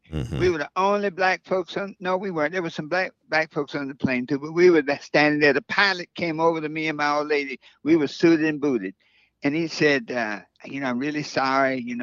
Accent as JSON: {"language": "English", "region": "the South", "country": "United States", "tie": "born or raised there", "said": "Now, I grew up in the South, and I remember on the corner, a white guy owned a store, grocery store."}